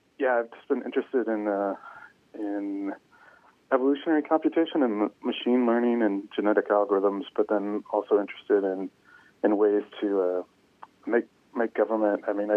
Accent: Anchorage, Alaska, United States; also born or lived in Fairbanks; Sure. I was born in Fairbanks and have lived in Anchorage most of my life.

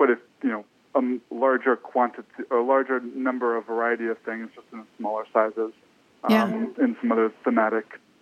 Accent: Pennsylvania, United States; moved away as an adult; also born or lived in Michigan; now in Alaska, United States; I grew up in Southeast Pennsylvania and Central Michigan.

